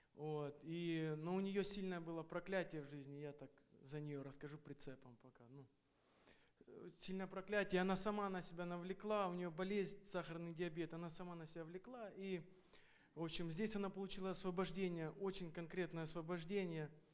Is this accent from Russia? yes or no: no; Tacoma, Washington, United States; я из Такомы.